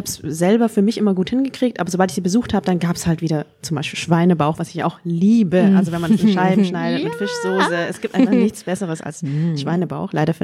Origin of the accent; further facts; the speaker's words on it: Northern Vietnam, Vietnam; Ich bin ja aus dem Norden.